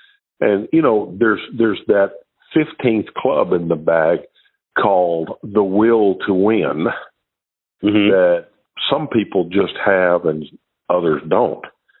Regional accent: Shreveport, Louisiana, United States; He was from Zimbabwe, and I was from Shreveport, Louisiana.

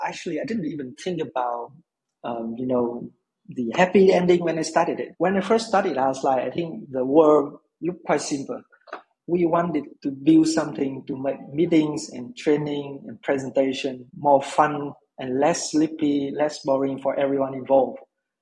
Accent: Vietnam; also born or lived in Australia; I spent probably half of my adulthood in Australia and the other half in Vietnam. Vietnam was my hometown and I came back to Vietnam about a bit more than 10 years ago.

